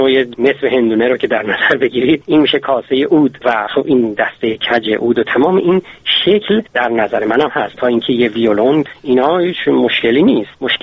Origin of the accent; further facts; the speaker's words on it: Iran; now in Germany; ما هم دیگه رو خیلی وقت بود میشناختیم از ایران و من اومدم به آلمان و او در ایران موند.